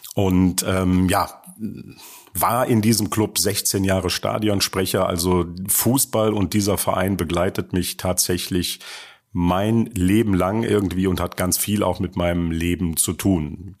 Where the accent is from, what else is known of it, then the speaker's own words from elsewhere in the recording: Leverkusen, North Rhine-Westphalia, Germany; also born or lived in Cologne; now in North Sea coast, Germany; Richtung Nordsee starten, dort, wo ich jetzt seit fast 3 Jahren wohne, eigentlich als gebürtiger Rheinländer, weil eigentlich komme ich aus Leverkusen. Gut, ich bin in Köln geboren, aber als Leverkusener verschweigt man das immer mal ganz gerne.